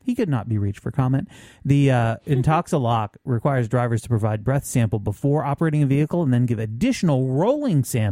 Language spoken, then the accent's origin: English; Vermont, United States; Back to my home state of Vermont.